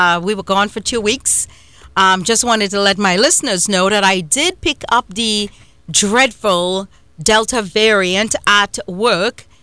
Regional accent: Trinidad & Tobago; When I said it, I'm like, I'm from Trinidad, and you know, over there, people say … or whatever

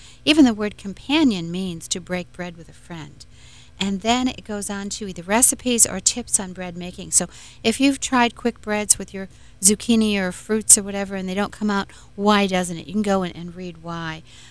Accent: Connecticut, United States; As I said, I grew up in Connecticut with dairy farming.

